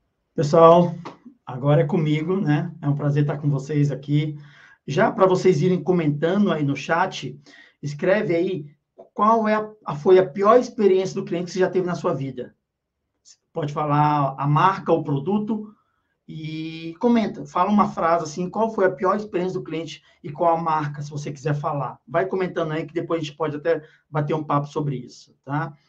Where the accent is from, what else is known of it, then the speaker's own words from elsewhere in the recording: Brasília, Federal District, Brazil; now in Curitiba, Brazil; Estou aqui diretamente de Curitiba, mas sou de Brasília